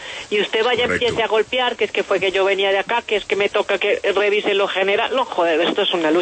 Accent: Colombia; also born or lived in Spain; yo al fin y al cabo soy de Colombia y de España

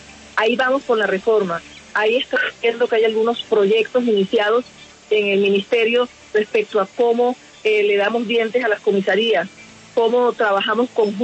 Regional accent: Barranquilla, Atlántico, Colombia; mi querida amiga, la es de Pasto y yo soy de Barranquilla.

